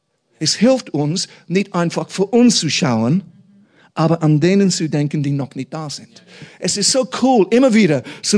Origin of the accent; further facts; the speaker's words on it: England, United Kingdom; German is a second language; Ich bin in einer kleinen Dörfli aufgewachsen in England. Ich habe beide Eltern gehabt